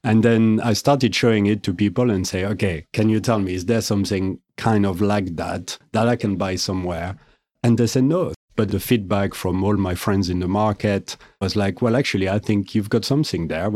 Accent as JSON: {"language": "English", "country": "France", "accent": "French", "second_language": "English", "moved": "yes", "lives_now": "London, United Kingdom", "said": "it's not Belgium, it's not Switzerland, it's France."}